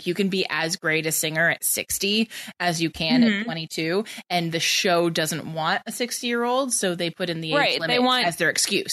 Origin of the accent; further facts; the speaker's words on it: United Kingdom; remember, I'm British.